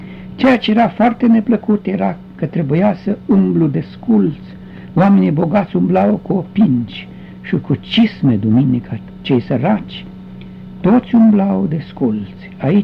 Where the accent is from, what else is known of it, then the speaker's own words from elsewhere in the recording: Buzad, Timiș County, Romania; Satul meu, Buzad, cuvânt maghiar, care înseamnă grâu, făcea parte dintr-un lanț de 6 sate, formând comuna